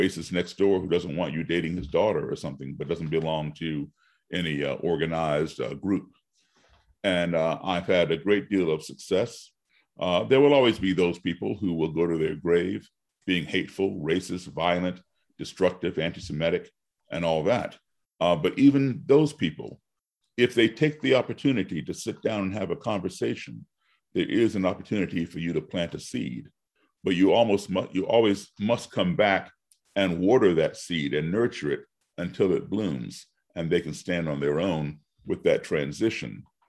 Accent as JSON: {"language": "English", "country": "United States", "tie": "born or raised there", "also_born_or_lived": "various countries", "said": "I grew up as an American embassy brat, living in different countries for 2 years, coming back home, being here in the States for a few months"}